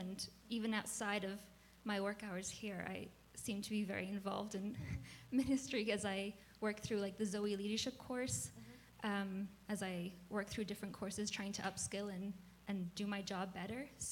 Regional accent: Ireland; moved away as an adult; now in Canada; I'm from Ireland originally, so I emigrated here 2 years ago after I married my husband, Chris

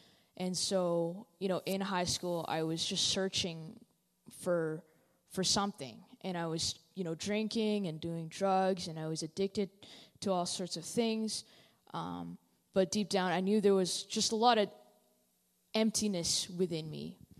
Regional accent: Richmond, British Columbia, Canada; I'm from Richmond

